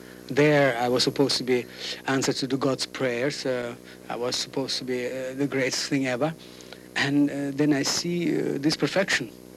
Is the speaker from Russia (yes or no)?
yes; Russia; English is a second language; moved away as an adult; Here I come from Russia, thinking, believing that that is the best school, and it provides you with all answers to every question.